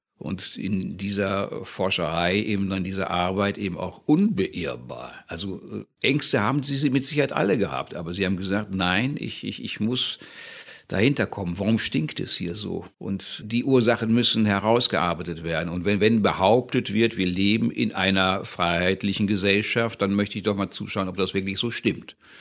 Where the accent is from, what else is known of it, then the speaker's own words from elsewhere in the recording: Rottweil, Baden-Württemberg, Germany; also born or lived in Rhineland; Ich komme aus Rottweil, da gibt es diese bissigen Hunde, vielleicht habe ich ein bisschen was davon, aber durchs Rheinland eben doch sehr, sehr weichgespült auch.